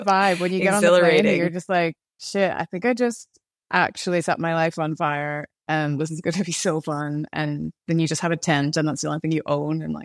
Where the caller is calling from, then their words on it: Scotland, United Kingdom; I am in the Highlands, just in my home. Yeah, Scottish Highlands.